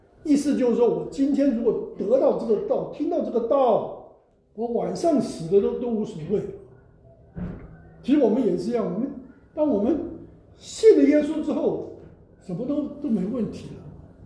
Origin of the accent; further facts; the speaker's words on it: China; 我们中国人人文主义兴盛之后，就把这个思想就没有啊